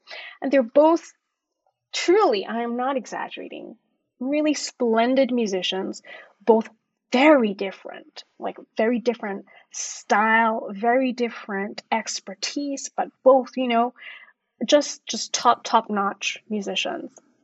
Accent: Kuala Lumpur, Malaysia; So I'm Malaysian. I was born in Kuala Lumpur.

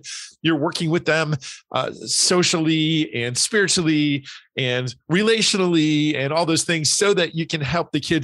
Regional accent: New Jersey, United States; I grew up in New Jersey. So that's kind of my home part of the country.

